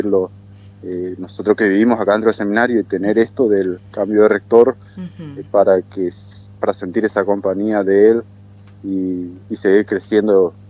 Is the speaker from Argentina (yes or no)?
yes; Oberá, Misiones, Argentina; Yo soy de la diócesis de Oberá.